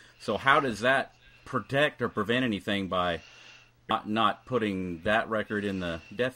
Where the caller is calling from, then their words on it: Lawton, Oklahoma, United States; I'm calling from Lawton, Oklahoma.